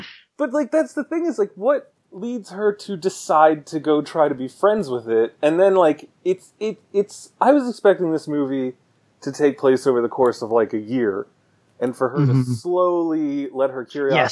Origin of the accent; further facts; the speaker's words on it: Maryland, United States; I'm from Baltimore. I'm not from Baltimore, but I'm from around Baltimore. I know Baltimore.